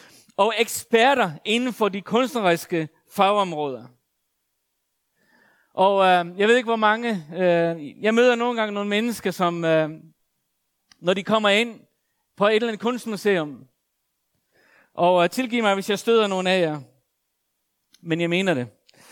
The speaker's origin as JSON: {"language": "Danish", "country": "Faroe Islands", "tie": "born or raised there", "said": "da jeg voksede op på Færøerne, og i mine unge dage, så kommer jeg i forbindelse med kirke. Jeg var sådan 15-16 år gammel."}